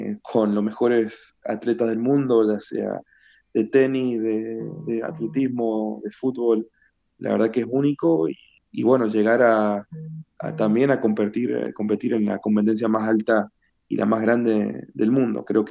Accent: Argentina

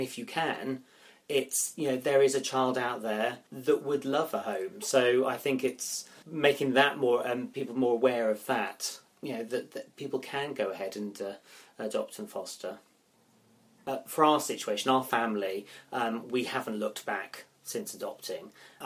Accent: Loughborough, East Midlands, United Kingdom; I'm from Loughborough

